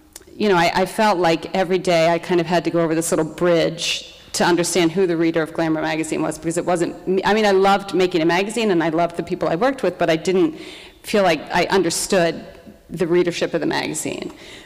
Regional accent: Delaware, United States; I grew up in Delaware, where at the time a lot of people worked for DuPont

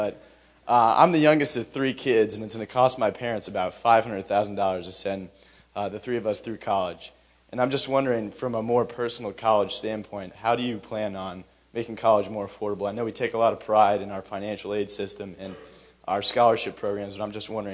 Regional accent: New Canaan, Connecticut, United States; I'm from New Canaan, Connecticut.

